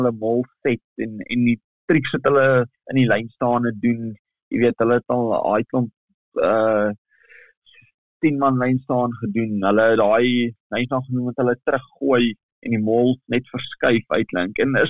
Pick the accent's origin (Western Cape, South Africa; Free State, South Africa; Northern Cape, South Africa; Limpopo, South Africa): Free State, South Africa; Bloemfontein; ek kom daar van Bloemfonteins wereld af, ek was in Grey College gewees daar.